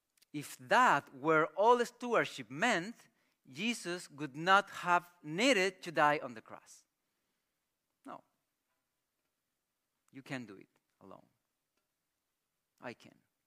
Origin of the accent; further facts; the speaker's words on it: Chile; I grew up in Chile.